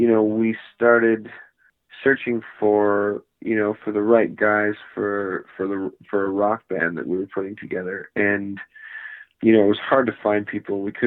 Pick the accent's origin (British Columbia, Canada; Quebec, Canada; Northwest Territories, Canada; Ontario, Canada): British Columbia, Canada; Fort St. John; played in the bars around where I grew up in Fort St. John.